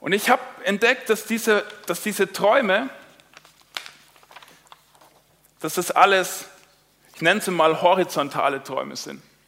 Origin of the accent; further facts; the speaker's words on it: Schweinfurt, Bavaria, Germany; Ich komme aus Schweinfurt. Das ist so eine mittelschöne Industriestadt im Norden von Bayern.